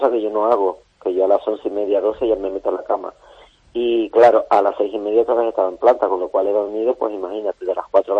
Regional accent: Canary Islands, Spain; moved away as an adult; now in Madrid, Spain; Yo soy ya de Madrid. Soy, vamos a ver, soy canaria porque nací en Canarias, pero ya soy mitad y mitad, soy medio canaria, medio madrileña, porque... Me vine para acá con 19 años y tengo 56 ahora mismo

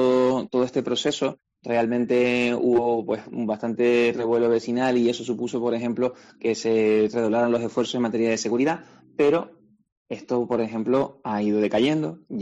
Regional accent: Canary Islands, Spain; nos entendemos a nosotros mismos como canarios

